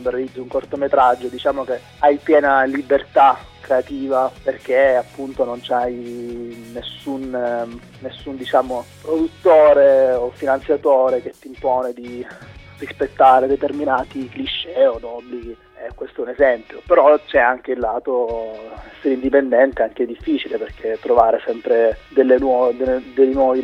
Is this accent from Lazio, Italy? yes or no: no; Catania, Sicily, Italy; Io sono di Catania